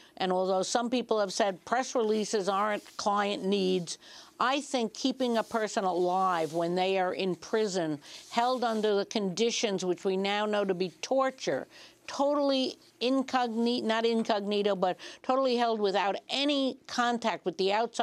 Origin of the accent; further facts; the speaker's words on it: Ireland; I expect the worst, being Irish, but hope for the best